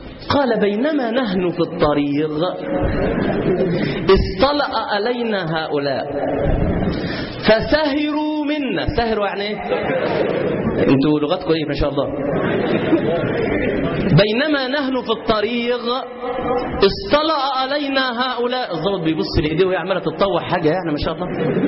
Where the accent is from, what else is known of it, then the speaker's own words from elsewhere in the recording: Nigeria; Arabic is a second language; طبعا انا راجل اساسا نيجيري، اللغه العربيه عندي صحبه اتعلم اللغه العربيه